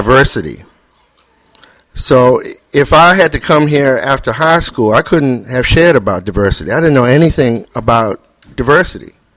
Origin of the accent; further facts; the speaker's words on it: Washington, District of Columbia, United States; I was born and raised in Washington, like I said. I went to D.C. public schools.